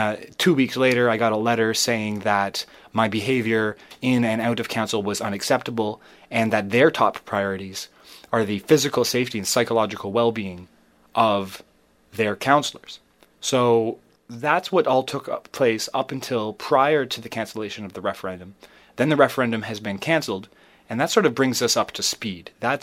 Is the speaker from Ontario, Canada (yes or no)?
yes; Ontario, Canada; I'm a Canadian, and I'm an Ontarian